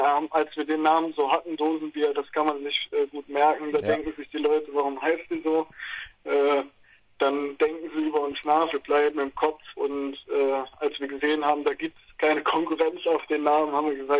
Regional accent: Rhineland-Palatinate, Germany; Also wohnen auf dem Dorf, aber kennen wohl keiner. Wir kommen aus der Nähe von Trier

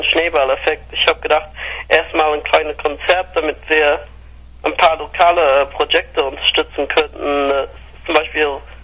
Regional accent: England, United Kingdom; German is a second language; now in Cologne, Germany; Ich komme aus England und ich wohne erst seit 2,5 Jahren in Köln.

